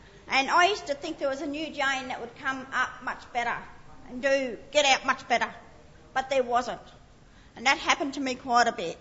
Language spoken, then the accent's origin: English; Shepparton, Victoria, Australia; I'm Indigenous, and I'm from the Yorta Yorta in Shep.